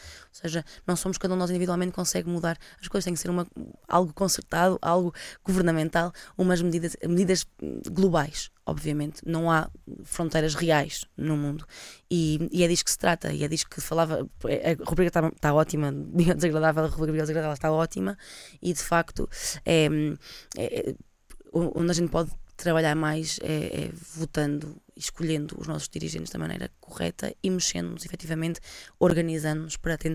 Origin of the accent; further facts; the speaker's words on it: Coimbra, Centro, Portugal; Eu sou cá de Coimbra e eu lembro-me quando fui para a universidade